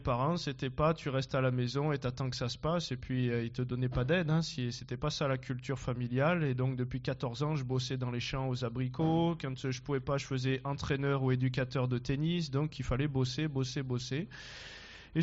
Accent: Valence, Auvergne-Rhône-Alpes, France; Ma famille, voilà, ils étaient simples, on a grandi en appartement à Valence

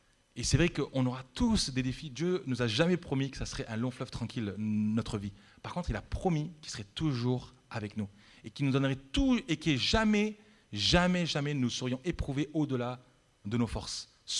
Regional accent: Nîmes, Occitanie, France; c'est ce que j'ai beaucoup vécu à Nîmes. Dans mon église, là où j'ai grandi

